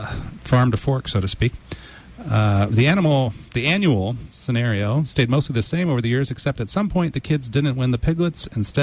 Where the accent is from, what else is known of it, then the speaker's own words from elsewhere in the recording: United States; I'm an American, so I'm not very good at geography either.